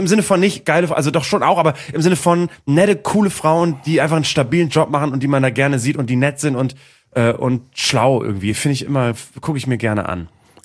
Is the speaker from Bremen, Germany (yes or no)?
yes; Vegesack, Bremen, Germany; muss ich an Fegesack denken, mein Heimatdorf, mein Heimatort, ein Stadtteil von Bremen, oder vielmehr ein Teil von Bremen Nord, was wiederum ein ausgelagerter Teil von Bremen ist, eigentlich eine Exklave, eigentlich eine andere Welt.